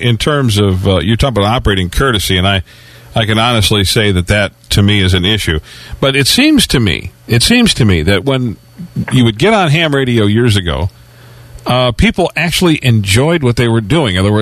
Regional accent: Detroit, Michigan, United States; And I said, well, I'm originally from Detroit. Does that count?

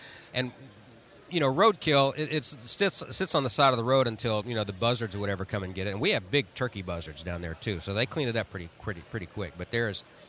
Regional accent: Oklahoma, United States; You know, I grew up in Oklahoma. We get tornadoes.

